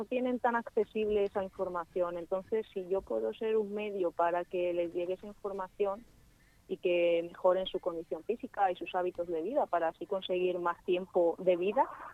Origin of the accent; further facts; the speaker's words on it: Benidorm, Valencian Community, Spain; soy de Benidorm y allí el club era pequeño cuando yo empecé